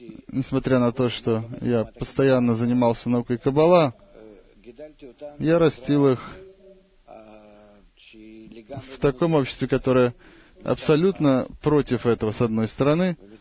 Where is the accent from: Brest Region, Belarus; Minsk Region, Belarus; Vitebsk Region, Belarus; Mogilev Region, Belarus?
Vitebsk Region, Belarus; Vitebsk; Действительно? Это ведь мой родной город. Там есть ученики.